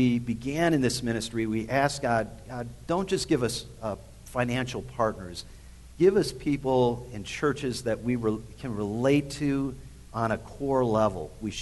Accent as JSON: {"language": "English", "town": "Livonia", "region": "Michigan", "country": "United States", "tie": "born or raised there", "said": "I grew up in Livonia, Michigan, and my father was pastor at First Baptist Church of Livonia for a number of years."}